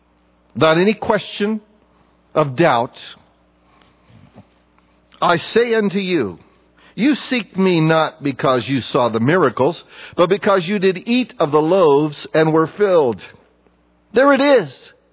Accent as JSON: {"language": "English", "country": "United States", "said": "I know. We're American. We have the hardest time grasping that."}